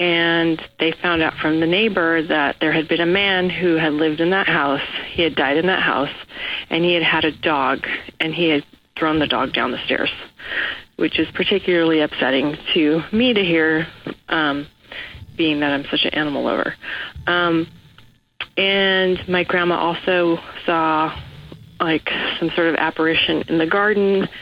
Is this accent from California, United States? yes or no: yes; Los Angeles, California, United States; I'm from Los Angeles.